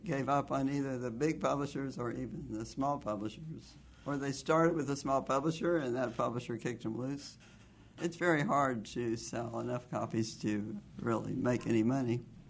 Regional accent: Kansas, United States; born there; Oh, yes. I'm very American.

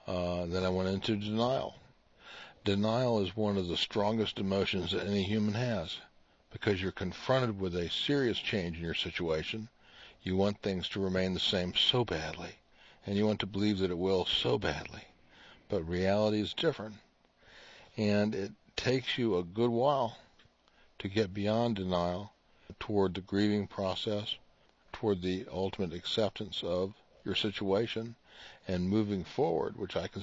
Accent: Iowa City, Iowa, United States; moved away as an adult; I'm originally from Iowa City, Iowa. I moved to this area 35 years ago

